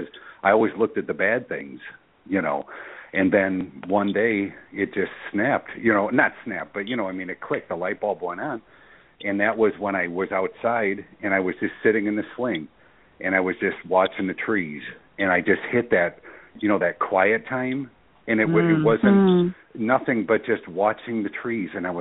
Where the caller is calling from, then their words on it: Florida, United States; I'm calling from Florida.